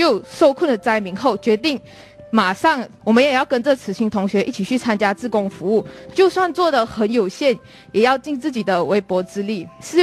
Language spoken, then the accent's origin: Chinese; Johor Bahru, Johor, Malaysia; now in Taiwan; 我是来自马来西亚新山，然后现在就读慈济科技大学护理系四年级的